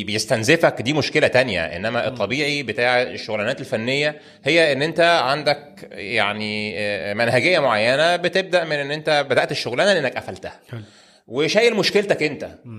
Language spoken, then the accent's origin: Arabic; Egypt; الكالتشر الهندي كالتشر مكافحه يعني زينا كده كمصريين